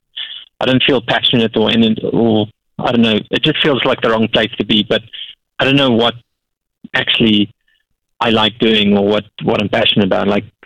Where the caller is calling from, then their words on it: Basingstoke, South East England, United Kingdom; Basingstoke.